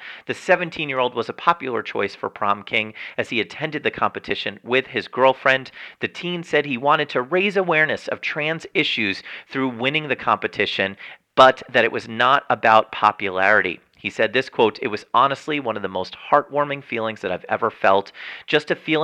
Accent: New Jersey, United States; Senators Patty Murray of Washington and Cory Booker of my home state of New Jersey.

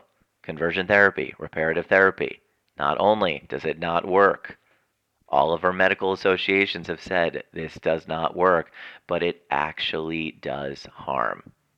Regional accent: New Jersey, United States; the great state of New Jersey, my home state of New Jersey.

